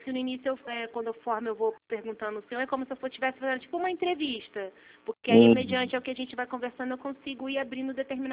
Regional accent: Nova Iguaçu, Rio de Janeiro, Brazil; sou de Nova Iguaçu.

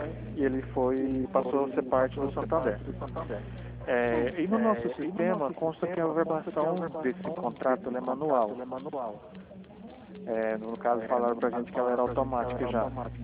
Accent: Goiânia, Goiás, Brazil; De Goiânia.

